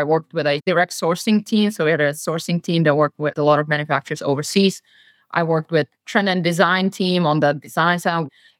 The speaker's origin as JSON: {"language": "English", "country": "Slovakia", "tie": "born or raised there", "second_language": "English", "said": "So I was born and raised in Slovakia, coming from a very athletic family."}